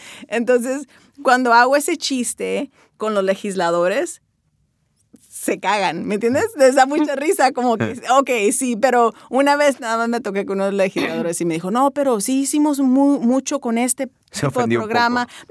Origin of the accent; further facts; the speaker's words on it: Tijuana, Baja California, Mexico; como de Tijuana, como somos tijuanenses, de la manera que damos carrilla, la manera en que hablamos